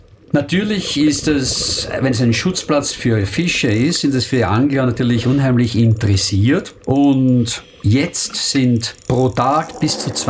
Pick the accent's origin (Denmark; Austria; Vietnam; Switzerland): Austria; now in Brisbane, Australia; bin Österreicher und bin hier in Brisbane zu Hause.